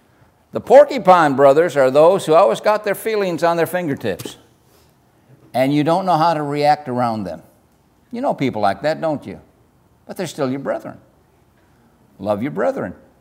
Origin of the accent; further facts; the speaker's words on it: United States; born there; I wasn't from Finland either. I was born in America.